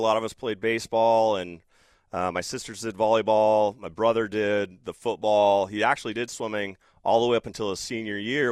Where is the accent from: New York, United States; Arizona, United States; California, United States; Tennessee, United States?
California, United States; Glendora; I grew up in Glendora where it's the heat's kind of like Fresno and Clovis